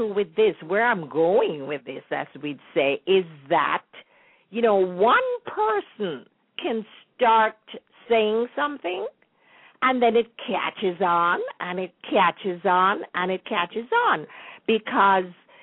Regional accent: Kingston, Jamaica; when I was growing up in Kingston and someone say, you must have come from Moko

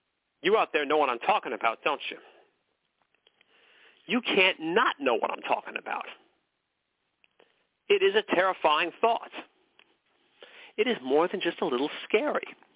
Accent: McKinleyville, California, United States; there I was living in McKinleyville, California. That's my hometown, McKinleyville, where horses have the right of way.

